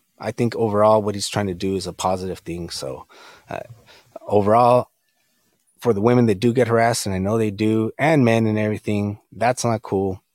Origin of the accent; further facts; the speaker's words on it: United States; And me being Mexican American, every time I don't watch the news, but when I do, there's something negative being said